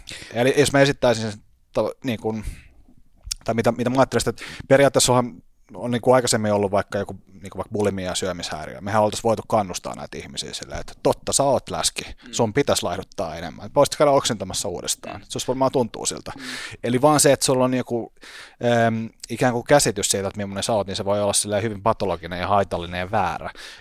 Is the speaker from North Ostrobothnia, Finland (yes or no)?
no; Helsinki, Uusimaa, Finland; Mutta siis me ollaan itse asiassa tällainen hurja itähelsinkiläinen menneisyys. Mä oon siis varttunut Laajasalossa, Jolleksessa.